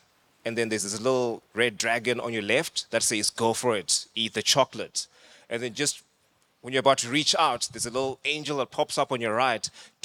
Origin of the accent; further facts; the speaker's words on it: Thohoyandou, Limpopo, South Africa; born there; So I was born in Thohoyandou, means elephant head. That's where I was born. It's in Limpopo.